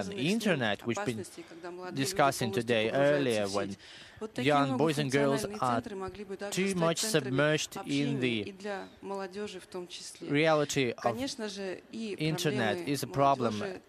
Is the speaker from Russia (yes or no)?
yes; Novokuznetsk, Kemerovo Oblast, Russia; That was a miracle for me and for everyone in the city of Novokuznetsk, my hometown.